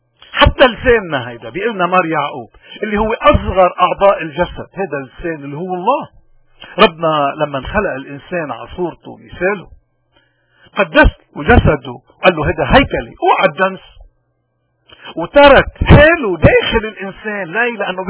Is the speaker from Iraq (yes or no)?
no; Lebanon; نحن كلبنانيين نحن جسد واحد